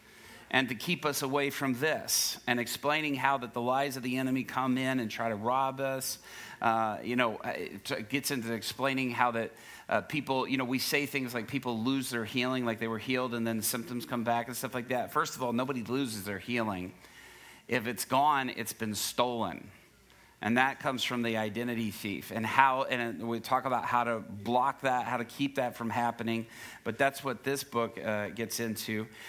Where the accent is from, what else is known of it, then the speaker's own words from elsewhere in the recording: Dallas, Texas, United States; also born or lived in Japan; Texas is really home for me. I was born in Japan, but as soon as we moved back to the States, we moved here, up in the Dallas area